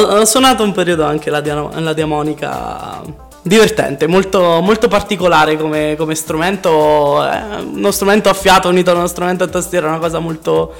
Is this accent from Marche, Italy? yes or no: yes; Ascoli Piceno, Marche, Italy; Io sono di Ascoli Piceno.